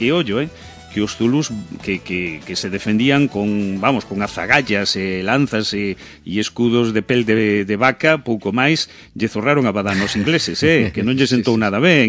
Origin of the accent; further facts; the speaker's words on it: Oleiros, Galicia, Spain; son galego, son aquí de Oleiros, vin o sol hoxe.